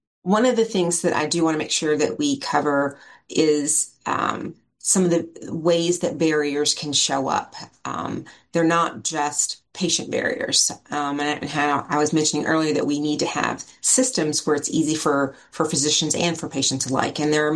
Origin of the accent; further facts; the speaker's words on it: the South, United States; I'm from the South, and so I'm always liking to hug people